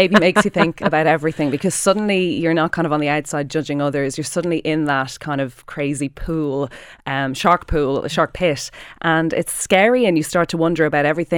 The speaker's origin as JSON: {"language": "English", "country": "Ireland", "said": "But I think it's not just as a people, it's as Irish people. We were always governed by the church."}